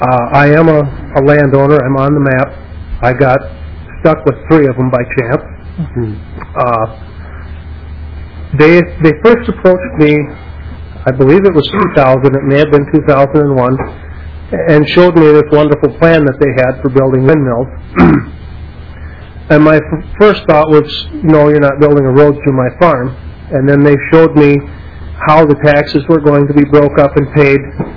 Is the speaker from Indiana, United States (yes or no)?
no; Grand Meadow, Minnesota, United States; I'm from Grand Meadow.